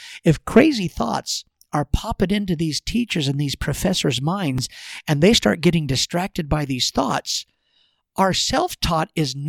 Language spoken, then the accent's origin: English; Georgia, United States; I'm kind of a redneck. I'm from Georgia.